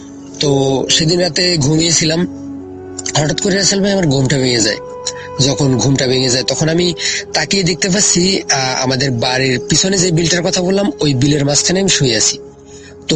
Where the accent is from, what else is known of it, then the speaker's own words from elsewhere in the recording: Patharghata, Barisal Division, Bangladesh; আমার বাড়ি বরগুনা জেলার পাথরঘাটা থানায়।